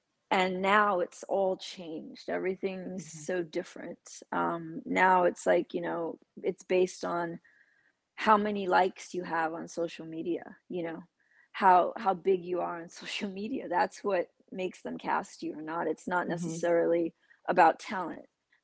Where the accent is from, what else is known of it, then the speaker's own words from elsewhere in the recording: New York City, New York, United States; I'm from the South Bronx. I'm not from LA, right? Okay. So I'm from New York. So I'm a New Yorker.